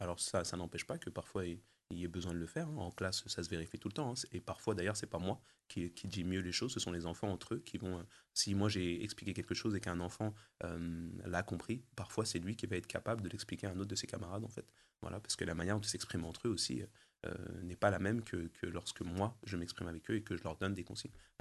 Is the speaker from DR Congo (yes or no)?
no; Paris, Île-de-France, France; Alors j'ai grandi dans l'Est parisien. Est populaire, mais très vivant, avec mes parents et ma fratrie.